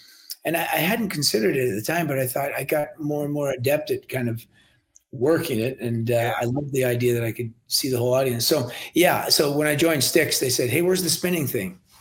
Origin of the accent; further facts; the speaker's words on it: Scotland, United Kingdom; born there; I started working a lot in England because I was born in Scotland. And so I was allowed to work there with my British passport.